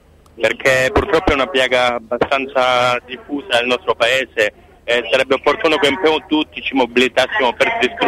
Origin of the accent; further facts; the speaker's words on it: Calabria, Italy; No, non sono di Polistena, della provincia di Vibo